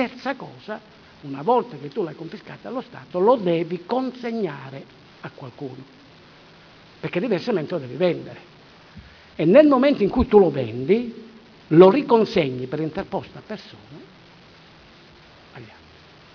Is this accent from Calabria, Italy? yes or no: yes; Calabria, Italy; Lo dico da calabrese.